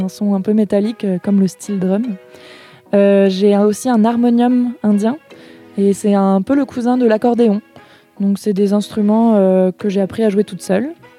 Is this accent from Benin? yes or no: no; Rennes, Brittany, France; Je viens de Rennes, en Bretagne, et je suis musicienne.